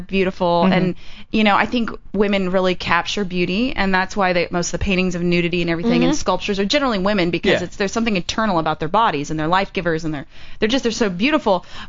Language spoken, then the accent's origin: English; Bible Belt, United States; no, you I'm from Bible Belt. I've been beat up hardcore with the freaking, you know, Jesus headlock